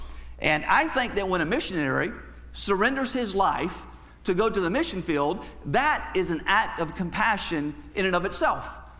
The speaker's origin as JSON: {"language": "English", "region": "Florida", "country": "United States", "tie": "born or raised there", "said": "I grew up in North Florida, just a small redneck type Southern Baptist community."}